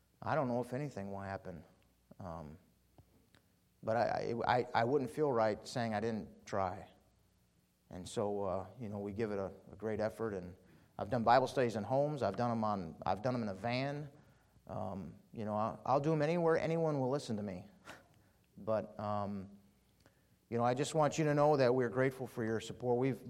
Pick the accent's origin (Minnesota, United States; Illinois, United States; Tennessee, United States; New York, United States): Illinois, United States; Chicago; now in Michigan; I'm from the Chicago area. My wife's from the Detroit area. I met her when I moved to Michigan.